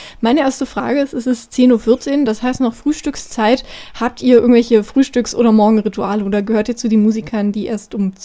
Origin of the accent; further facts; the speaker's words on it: Berlin, Germany; now in Jena, Germany; Ich komme persönlich aus Berlin, bin dort geboren, lebe jetzt hier in Jena